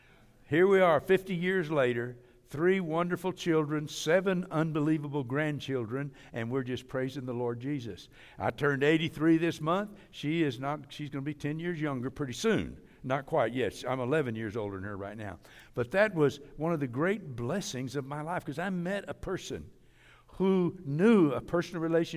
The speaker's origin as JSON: {"language": "English", "town": "Muskogee", "region": "Oklahoma", "country": "United States", "tie": "born or raised there", "also_born_or_lived": "Midwest City", "said": "You know, I grew up in Muskogee, Oklahoma for about 8 years. I'm a real … Midwest City, University of Oklahoma"}